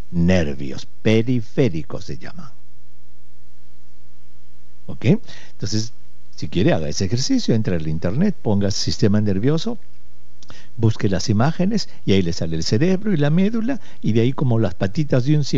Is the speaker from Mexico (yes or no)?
no; Peru; en mi país, en el Perú, se usa, la gente dice, ¡ay, está enferma de los nervios!